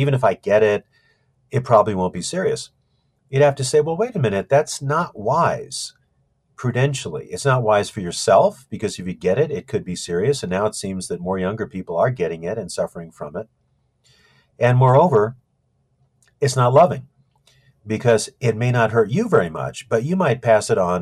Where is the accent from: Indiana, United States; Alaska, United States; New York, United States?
Alaska, United States; I'm from Alaska, and there's a lot of small planes that operate there, like one engine planes